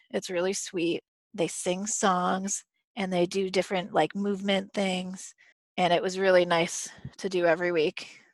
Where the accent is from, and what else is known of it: Hudson, New York, United States